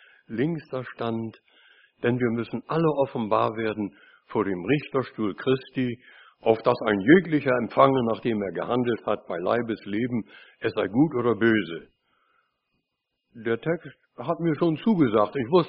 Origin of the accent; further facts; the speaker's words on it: Bremen, Germany; als ich meinen jährlichen Besuch in Bremen machte, in meiner Heimat.